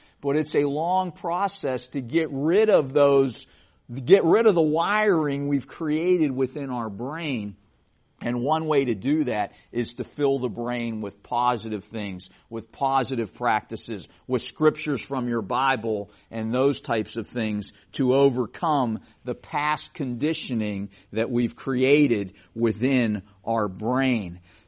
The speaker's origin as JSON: {"language": "English", "town": "Pittsburgh", "region": "Pennsylvania", "country": "United States", "tie": "born or raised there", "said": "I grew up in Pittsburgh, and I was crazy about the Pirates and Steelers in the 1970s when they were really good."}